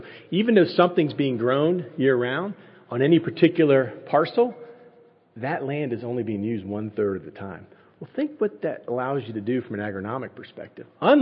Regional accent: United States; I grew up on the Chesapeake Bay, right? We had everybody at bumper stickers.

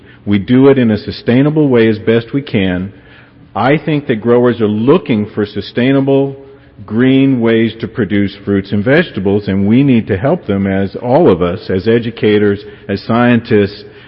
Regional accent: Homestead, Florida, United States; I grew up in Homestead, Florida, 275 miles south of here.

